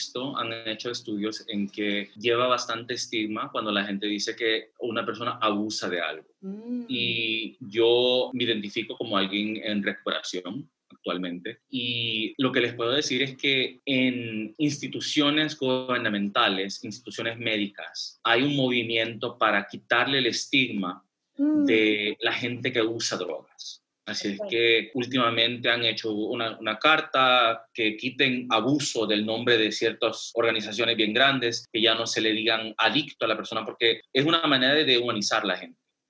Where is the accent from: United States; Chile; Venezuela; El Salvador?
United States; Long Beach, California; born there; Soy nacido en Long Beach, en California, pero mis papás son salvadoreños.